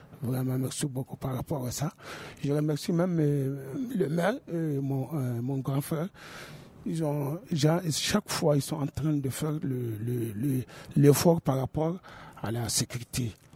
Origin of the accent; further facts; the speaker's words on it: Timbuktu, Tombouctou, Mali; parce que nous sommes de Tombouctou, on aime notre ville.